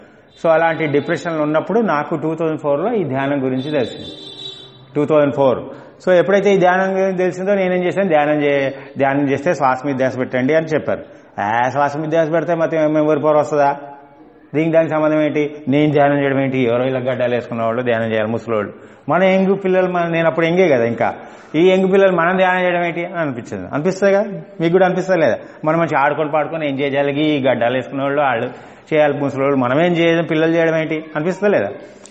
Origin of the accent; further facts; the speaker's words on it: Hyderabad, Telangana, India; నేను హైదరాబాద్ నుంచి వచ్చాను.